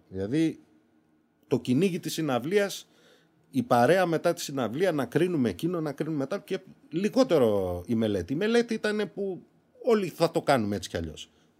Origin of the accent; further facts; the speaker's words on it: Greece; moved away as an adult; Έφυγα από την Ελλάδα 18 χρονών, δηλαδή δεν είχα τελειώσει το δύο.